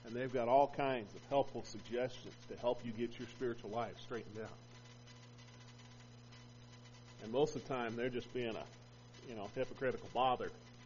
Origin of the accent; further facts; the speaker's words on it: Albuquerque, New Mexico, United States; But I grew up in Albuquerque where the Rio Grande flows.